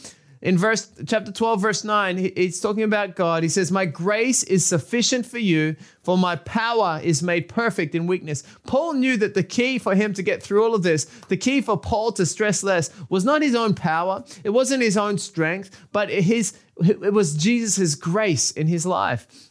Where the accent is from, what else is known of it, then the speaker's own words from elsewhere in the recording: Australia; I'm from Australia. I mean, if you go out in Australia, if you go out like just beyond the beach, you're going to get eaten by a shark.